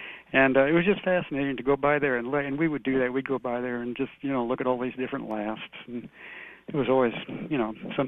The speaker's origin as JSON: {"language": "English", "town": "Olathe", "region": "Kansas", "country": "United States", "tie": "born or raised there", "lives_now": "Independence, United States", "said": "Yes, I was just telling the lady that I grew up in Olathe."}